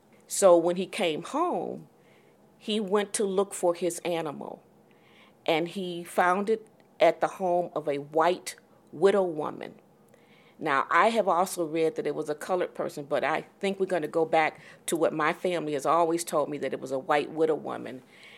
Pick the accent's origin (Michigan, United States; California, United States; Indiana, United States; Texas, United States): Michigan, United States; Detroit; also born or lived in Alabama; I was born in Alabama with a twin sister, identical twin sister named Glenda. And our parents migrated, like a lot of people, to Detroit in 1951. And I went to Detroit Public Schools